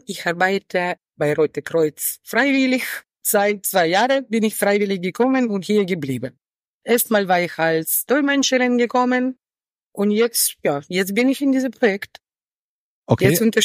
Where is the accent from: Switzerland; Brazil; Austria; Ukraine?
Ukraine; German is a second language; now in Germany; ich bin selber eine Ukrainerin